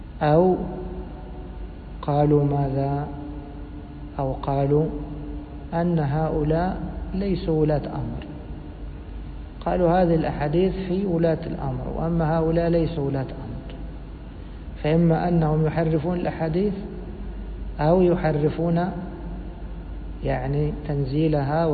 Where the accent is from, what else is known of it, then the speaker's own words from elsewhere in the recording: Egypt; في بلدنا مصر